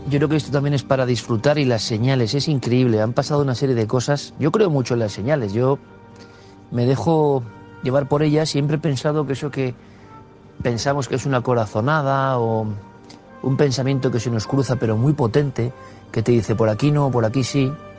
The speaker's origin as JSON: {"language": "Spanish", "town": "Vitoria", "region": "Basque Country", "country": "Spain", "tie": "born or raised there", "said": "pasé unos meses, casi un año en Madrid, siendo muy pequeño, con mi madre y mi padre aquí en Madrid. Yo nací en Vitoria y volví a Vitoria después hasta los 14 años, pero en aquel año, mediados del 73 al 74, estuve aquí."}